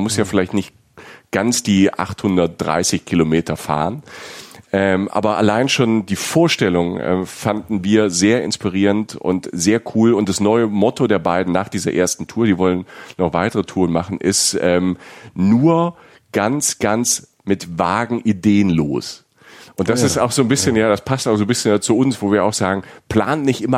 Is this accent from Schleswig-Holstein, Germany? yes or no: no; Rhineland-Palatinate, Germany; Ich komme ja aus der Pfalz. Bei uns auf dem Dorf gab es nicht so japanisch.